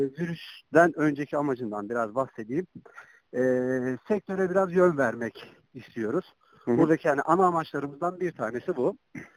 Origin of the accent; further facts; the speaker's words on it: Mengen, Bolu, Turkey; Yani aslında ben Bolu Vengenliyim.